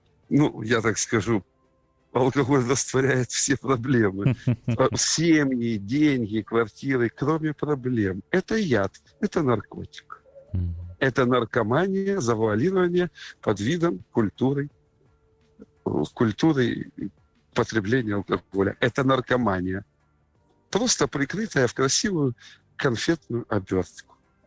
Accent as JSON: {"language": "Ukrainian", "town": "Kharkiv", "region": "Kharkiv Oblast", "country": "Ukraine", "tie": "born or raised there", "said": "Я вам скажу, я харків'янин, я виріс в цьому місті, я закінчив училище, консерваторію."}